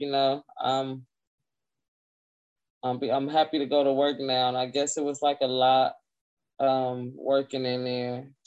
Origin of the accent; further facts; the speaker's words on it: Compton, California, United States; I think it molded me in the right direction